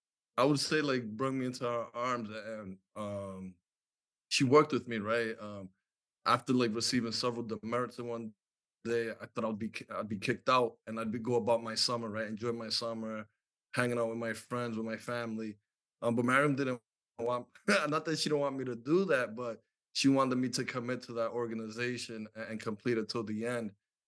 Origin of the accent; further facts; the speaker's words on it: New York City, New York, United States; also born or lived in Providence; I originally am from New York. I love to give credit to New York City. I grew up in Washington Heights, 180 and Broadway. But I moved here about like sixth grade.